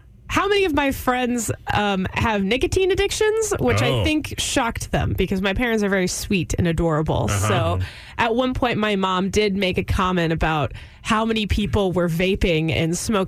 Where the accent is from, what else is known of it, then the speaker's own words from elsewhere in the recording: Houston, Texas, United States; now in Austin, United States; I'm from Houston. I moved here about 5-ish years ago.